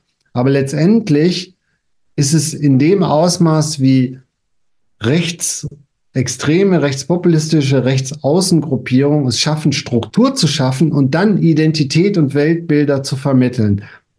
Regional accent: North Rhine-Westphalia, Germany; wir kommen ja beide aus dem Ruhrgebiet

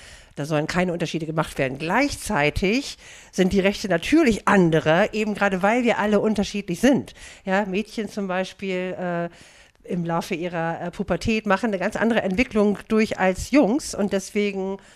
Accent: Berlin, Germany; Ich bin aus Berlin.

